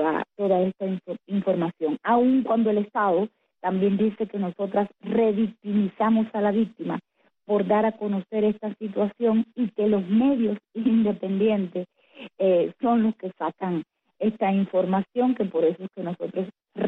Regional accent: Cuba; lo que nos preocupa a nosotras como mujeres cubanas

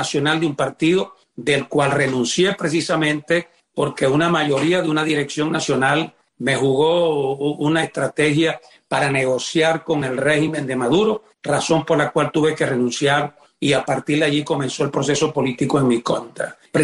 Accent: Venezuela; moved away; los que están en Venezuela, los que salimos de Venezuela

